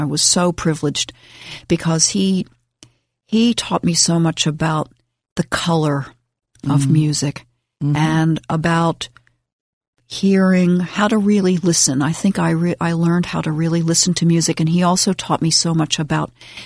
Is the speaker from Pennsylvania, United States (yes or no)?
yes; Philadelphia, Pennsylvania, United States; also born or lived in Ambler, United States; because I grew up in Philadelphia. We lived at 33rd and Diamond. That was my first home in Philadelphia.